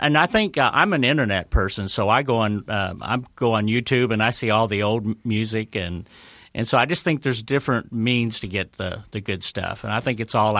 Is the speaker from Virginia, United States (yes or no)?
no; Detroit, Michigan, United States; I grew up in Detroit, Sandy, so I grew up listening to Motown as much as I did